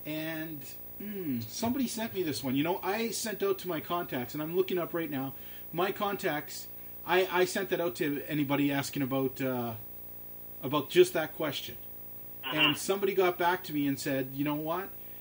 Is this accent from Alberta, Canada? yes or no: yes; Alberta, Canada; I'm from Alberta, where I was raised